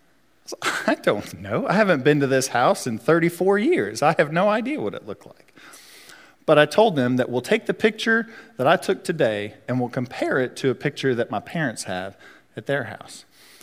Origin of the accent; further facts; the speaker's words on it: Enterprise, Alabama, United States; born there; I was born in Enterprise, Alabama. And I only lived there maybe the first year of my life or so, have no memory or recollection of the place at all